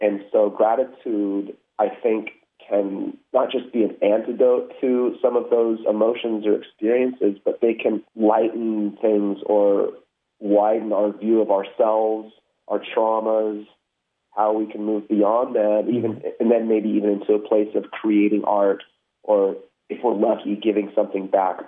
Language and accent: English; California, United States; also born or lived in South Korea; I was born in South Korea and adopted, and, you know, when I was 10 months old, was placed into a family in California.